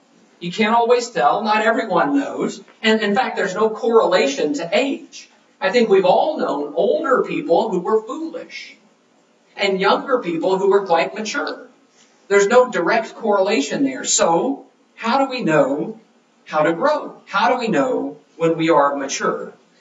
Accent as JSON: {"language": "English", "region": "Texas", "country": "United States", "said": "even though I'm a Texan and worse than that, an Aggie."}